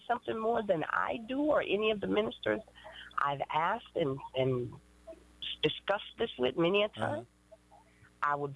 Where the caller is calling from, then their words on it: Manchester, Mississippi, United States; I'm calling from Manchester, Mississippi.